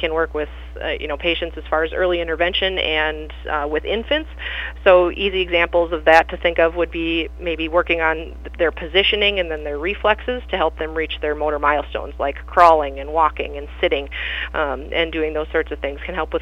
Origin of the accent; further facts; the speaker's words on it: Montevideo, Minnesota, United States; born and raised in Montevideo as well, so my mom was a high school social worker for many years, and my dad was a city mail carrier, so I've been in Montevideo and in the area for a long time.